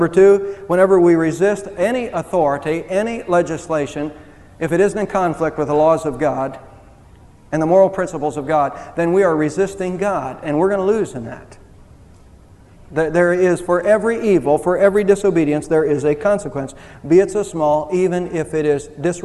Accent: Texas, United States; And sometimes we flaunt that in Texas. I'm a Texan.

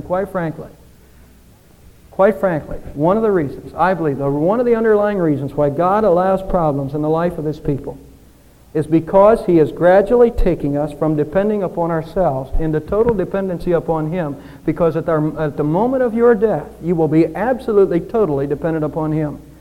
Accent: Texas, United States; I am a Texan and I like to fish and I like to play golf

